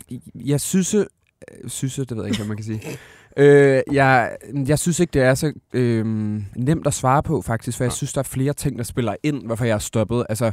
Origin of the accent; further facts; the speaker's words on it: Aalborg, North Denmark Region, Denmark; jeg kommer fra Aalborg